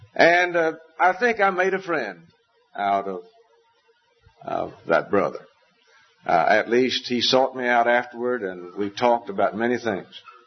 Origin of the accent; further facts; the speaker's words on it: Southwest, United States; accent: southwestern; Some of them, I think, had difficulty understanding my southwestern accent, and they kept coming closer to the front.